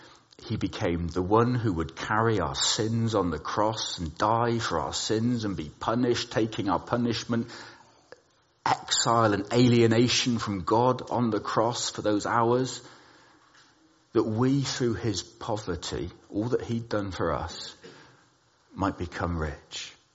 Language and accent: English; England, United Kingdom; I know we're English, but we are allowed to smile at that.